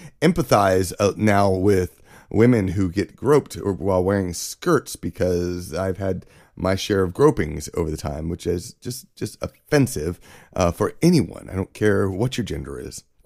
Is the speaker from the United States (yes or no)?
no; Scotland, United Kingdom; me being Scottish, because most people associate kilts with the Scots.